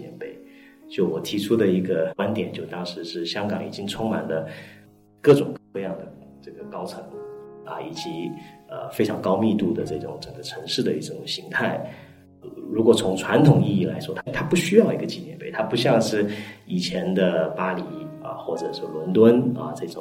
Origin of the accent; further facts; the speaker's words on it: Taiwan; 我们因为都有东岸的背景，然后又有当然更早我们都是来自于台湾的这样的背景